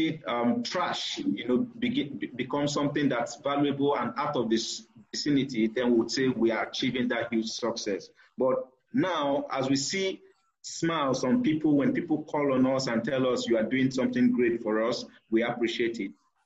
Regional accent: Delta, Nigeria; I'm from Delta State.

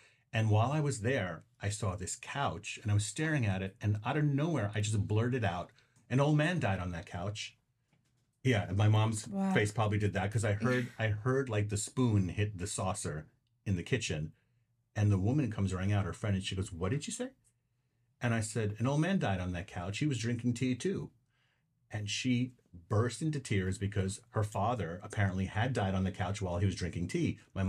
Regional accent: Bronx, New York, United States; also born or lived in Harlem; now in Los Angeles, United States; I'm born in Harlem, raised in the Bronx. I'm a New Yorker by birth. Now I'm a Los Angelino by heart.

